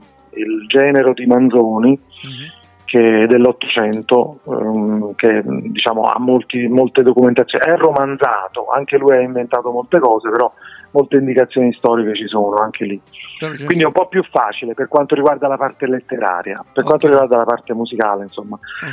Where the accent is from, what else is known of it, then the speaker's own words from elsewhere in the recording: Capua, Campania, Italy; io anzi cerco di non nascondere mai la mia pronuncia, perché mi piace molto far capire che sono campano